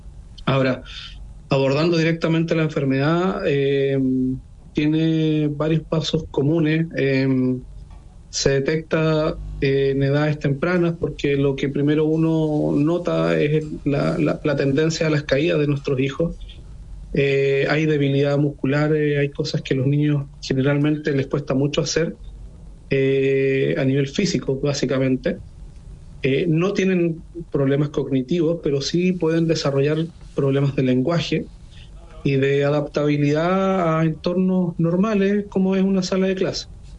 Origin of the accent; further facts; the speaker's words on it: Panguipulli, Los Ríos, Chile; yo soy de Panguipulli